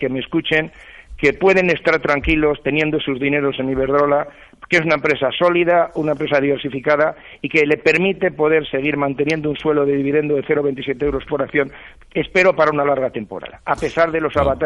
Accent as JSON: {"language": "Spanish", "town": "Bilbao", "region": "Basque Country", "country": "Spain", "said": "No, los de Bilbao nacemos donde quere"}